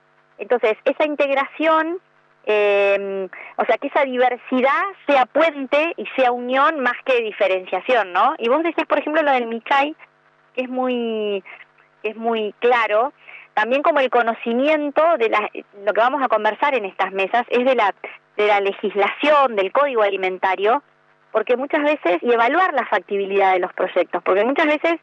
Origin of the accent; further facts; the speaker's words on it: Argentina; eso yo creo que incluso es un tema como argentinos que no entendemos, ¿viste?